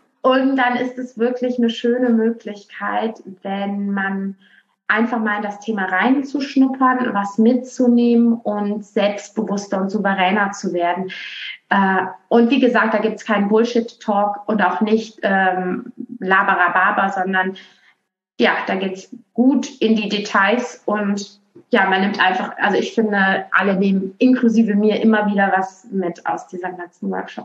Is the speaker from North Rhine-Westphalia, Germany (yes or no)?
yes; Aachen, North Rhine-Westphalia, Germany; now in Berlin, Germany; Ursprünglich komme ich aus Aachen und jetzt bin ich aber in Berlin.